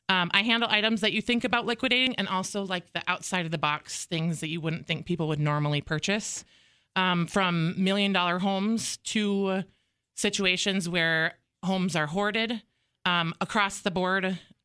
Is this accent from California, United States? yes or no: no; Wadena, Minnesota, United States; I was born and raised in Wadena, Minnesota. I came from a very close and supportive family.